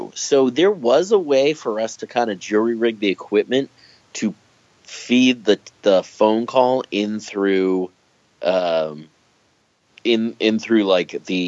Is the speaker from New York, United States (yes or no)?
yes; New York, United States; I know you don't necessarily care for me because I'm from New York